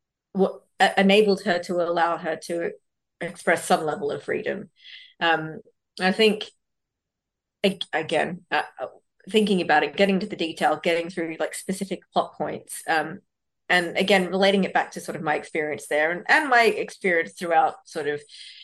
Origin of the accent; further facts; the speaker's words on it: Sydney, New South Wales, Australia; now in -; I grew up in Western Sydney